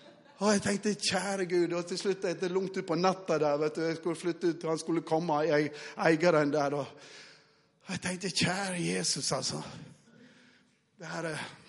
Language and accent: Swedish; Western Norway, Norway; jag kommer från Västland, så nynorsk bibel är ju grundtexter, det vet jag här.